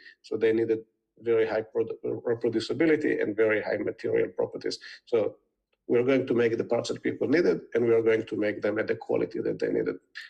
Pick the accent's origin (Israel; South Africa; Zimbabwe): Israel; English is a second language; moved away as an adult; now in United States; I grew up in Israel, spent the first 10 years of my career in the intelligence, in the technology unit of the Israeli intelligence, developing products for special missions. And then I moved to the United States